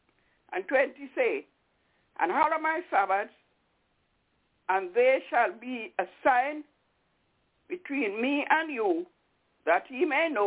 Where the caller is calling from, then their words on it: Albany, New York, United States; I'm calling from Albany.